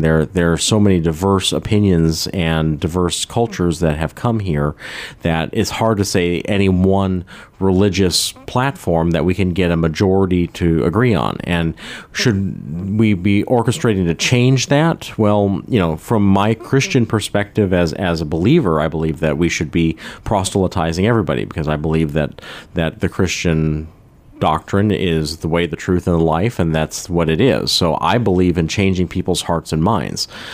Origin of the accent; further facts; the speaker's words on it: United States; I think that's a hard topic to pin down as an American